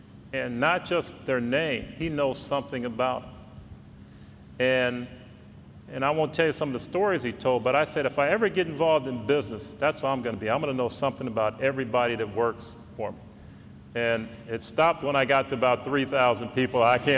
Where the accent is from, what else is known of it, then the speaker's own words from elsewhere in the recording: East Chicago, Indiana, United States; And I was fortunate that I grew up in East Chicago, Indiana, and I had two parents, and they were more concerned.